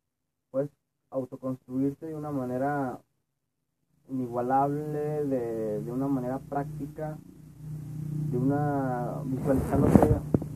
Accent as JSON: {"language": "Spanish", "town": "Guadalajara", "region": "Jalisco", "country": "Mexico", "said": "Yo soy de Guadalajara, Jalisco, México."}